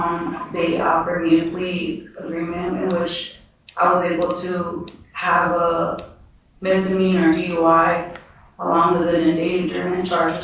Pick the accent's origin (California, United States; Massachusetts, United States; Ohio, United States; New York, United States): California, United States; I came all this way from California to work here